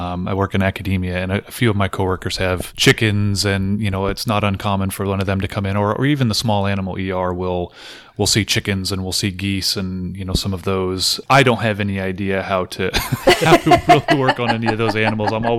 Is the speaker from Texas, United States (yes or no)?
no; California, United States; I come from Southern California. We didn't have backyard chickens or certainly no geese or anything.